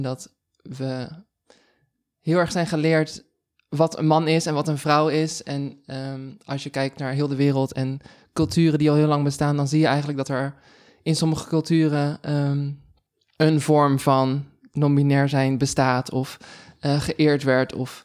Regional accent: Maasland, South Holland, Netherlands; now in Amsterdam, Netherlands; Ik ben 25. Ik kom origineel uit Maasland. Dat is een heel klein dorpje in de buurt van Rotterdam. En daar heb ik tot mijn 18e gewoond. En daarna ben ik naar Amsterdam verhuisd.

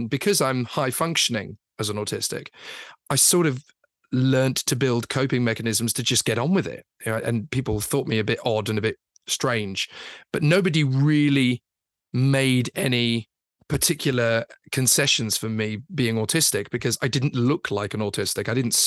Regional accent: Catford, London, United Kingdom; I was born in Lewisham and raised in the initial years in Catford in London. We lived in a fairly reasonably hectic and built up area.

